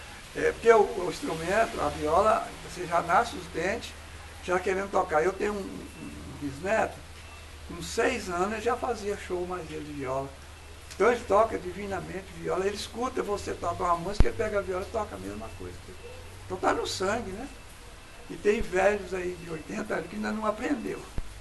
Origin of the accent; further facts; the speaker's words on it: Goiânia, Goiás, Brazil; now in Taguatinga, Brazil; Eu sou de Corumbá, Goiás. Mas morei um ano só lá. Meu pai mudou para Goiânia e eu tinha um ano de idade. Então morei um ano lá. Aí lá me criei, cresci